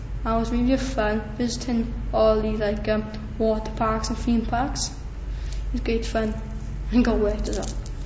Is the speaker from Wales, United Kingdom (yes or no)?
yes; Wales, United Kingdom; And I come from South Wales.